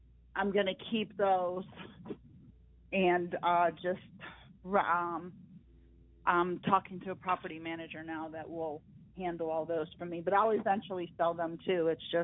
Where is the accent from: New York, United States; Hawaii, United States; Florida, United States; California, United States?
Florida, United States; I mean, there's really, I'm from Florida